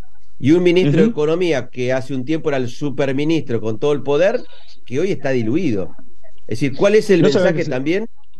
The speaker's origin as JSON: {"language": "Spanish", "region": "Buenos Aires Province", "country": "Argentina", "said": "esto es una opinión mía como bonaerense"}